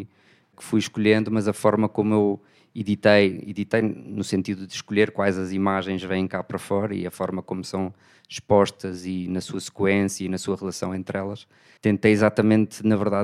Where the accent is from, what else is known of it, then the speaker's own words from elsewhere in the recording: Madeira, Portugal; eu próprio sou madeirense